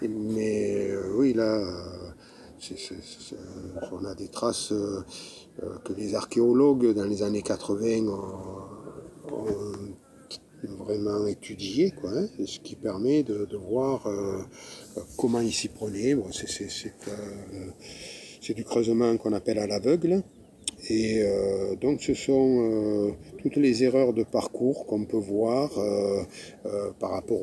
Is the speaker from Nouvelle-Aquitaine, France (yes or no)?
no; Cernac, Occitanie, France; Oui, je suis natif de Cernac.